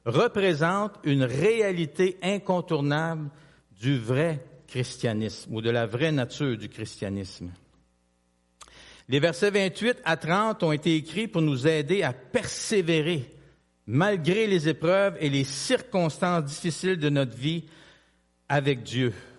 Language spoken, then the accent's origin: French; Quebec, Canada; on se présente, on est du Québec, on est des jeunes, on parle de Dieu, on parle de l'Évangile.